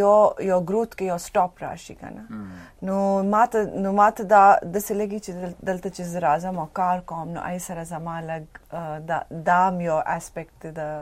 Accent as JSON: {"language": "Pashto", "country": "Pakistan", "lives_now": "United States", "said": "نو خالی زه پکې د پاکستان یم"}